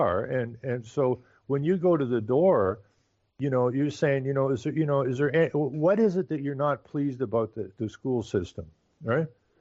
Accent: Canada; I'm a Canadian.

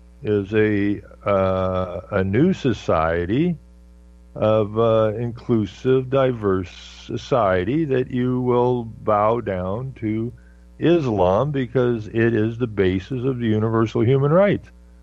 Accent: Canada; I'm from Canada, I'm a Canadian, and you're a Turk

